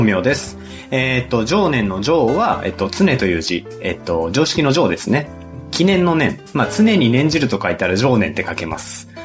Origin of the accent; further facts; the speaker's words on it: Minoh, Osaka, Japan; もうずっと大阪生まれ大阪育ちで、生まれは箕面ですね。